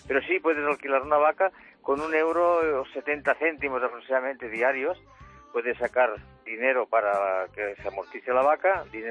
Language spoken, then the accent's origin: Spanish; Spain; aquí en España, uh-huh, utilizaríamos el español, por algo somos españoles.